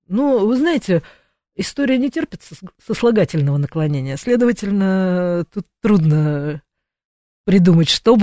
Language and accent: Russian; Moscow, Russia; Ну, я москвичка, поэтому у меня таких проблем не было.